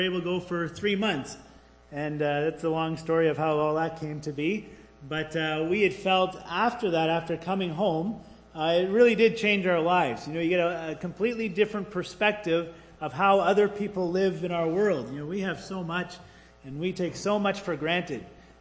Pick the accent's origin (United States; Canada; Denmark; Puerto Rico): Canada; Renfrew, Ontario; She was from there. I'm from Renfrew.